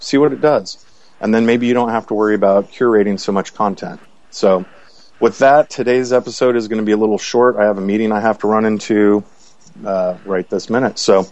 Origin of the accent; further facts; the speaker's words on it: Arlington, Texas, United States; accent: southern drawl; But yeah, I was born and raised in Arlington, Texas.